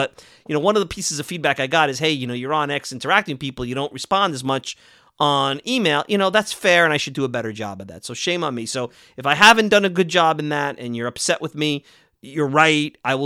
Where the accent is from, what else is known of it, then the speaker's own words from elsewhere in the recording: New York City, New York, United States; And I currently live on Long Island. I grew up in New York City and Brooklyn. I'm a lifelong New Yorker.